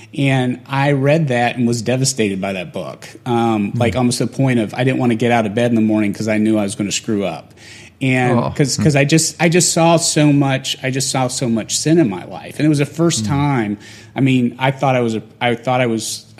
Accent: Bible Belt, United States; I was hanging out with guys who were former enlisted, and I grew up in the Bible Belt.

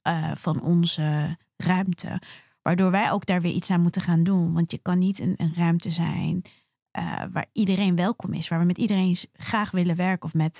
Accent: Gelderland, Netherlands; now in Amsterdam, Netherlands; En dat zeg ik niet omdat ik in Amsterdam woon, maar ik kom letterlijk uit de Achterhoek. En zelfs van daaruit is het heel ver weg.

